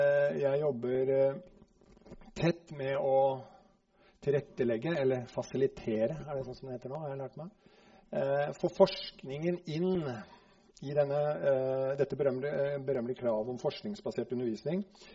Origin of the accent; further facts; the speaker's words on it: Vestfold, Norway; Jeg kom fra Vestfold, og der sier vi sånn